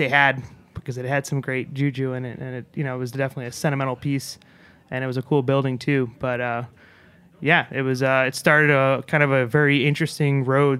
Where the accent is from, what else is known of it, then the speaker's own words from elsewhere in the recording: New York, United States; though we're both from New York here.